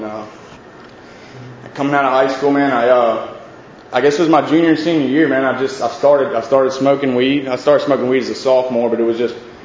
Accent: Baton Rouge, Louisiana, United States; also born or lived in Lake Charles; For those of y'all that don't know, I'm from Baton Rouge, Louisiana.

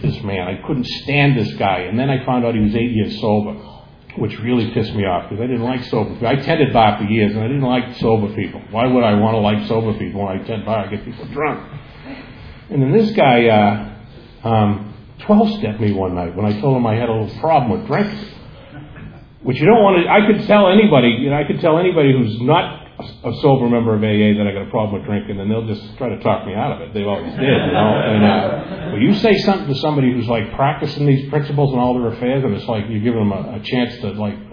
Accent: North Carolina, United States; I'm from North Carolina, too. I was just waiting for the Carolina people to start fighting.

